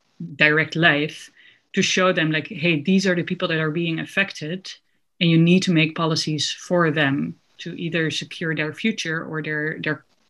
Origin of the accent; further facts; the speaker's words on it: Amsterdam, North Holland, Netherlands; from the Netherlands, from Amsterdam.